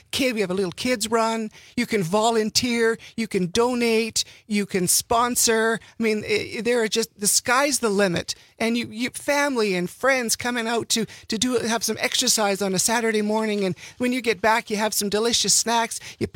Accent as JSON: {"language": "English", "town": "Winnipeg", "region": "Manitoba", "country": "Canada", "tie": "born there", "also_born_or_lived": "Alberta", "said": "Alberta, Canada. I was born in Winnipeg."}